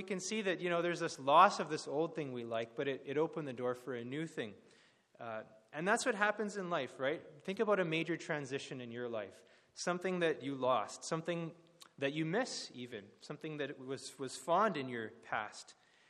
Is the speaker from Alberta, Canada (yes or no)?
no; Vancouver, British Columbia, Canada; I always followed the BC Lions, the local team, growing up in Vancouver, and I'd go to the games and enjoy that with my family.